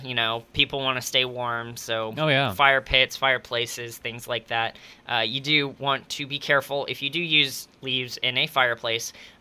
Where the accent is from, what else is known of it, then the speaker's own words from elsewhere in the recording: Kansas City, Missouri, United States; I'm from Kansas City. The weather that we've had up there, at least in my experience, is typically going to be less extreme.